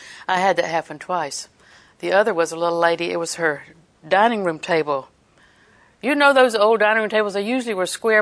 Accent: Auburndale, Florida, United States; you know, I'm from Auburndale, and Auburndale people are quite brilliant

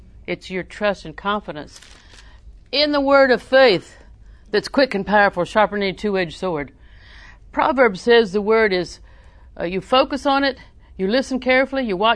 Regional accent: Auburndale, United States; And I'm from Auburndale, and it's no more, I heard, but Max Beach was the big deal.

